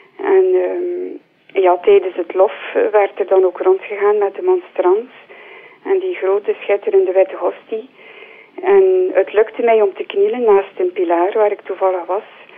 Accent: Zevenzeelen, Flanders, Belgium; ik ben afkomstig van Zevenzeelen.

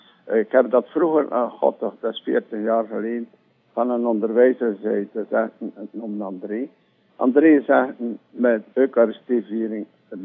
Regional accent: Ypres, Flanders, Belgium; Ja, ik kom. Ik woon en ik ben getogen in Ieper. En ik ben 83 jaar.

